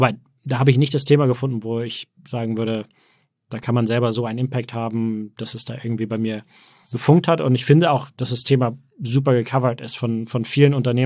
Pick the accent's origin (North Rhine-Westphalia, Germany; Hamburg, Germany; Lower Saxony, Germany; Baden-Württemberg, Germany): Hamburg, Germany; born there; also born or lived in Berlin, Germany / United States; geboren in Hamburg, aber auch ja, viel auch in Berlin und viel auch in den USA.